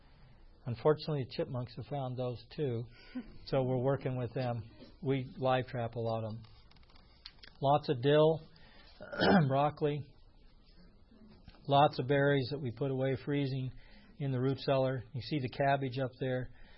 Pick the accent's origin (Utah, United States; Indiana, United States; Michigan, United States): Indiana, United States; Nothing like good old, I grew up in Indiana summer tomatoes.